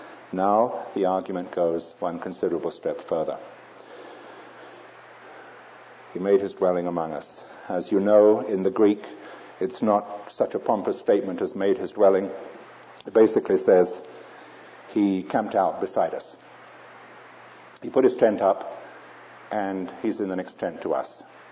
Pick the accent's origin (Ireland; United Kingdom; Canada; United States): United Kingdom; London; I'm a city dweller. I'm a Londoner. I find Colorado Springs a little restrictive.